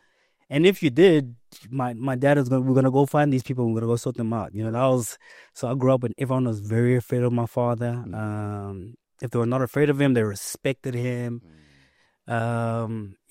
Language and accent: English; Kempton Park, Gauteng, South Africa; And growing up in Kempton Park, I grew up in an area called Birch Acres.